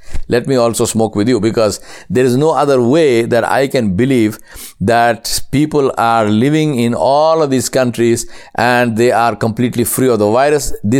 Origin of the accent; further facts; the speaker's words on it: India; How many of you in India, for example, because I'm Indian, let me talk about my personal experience.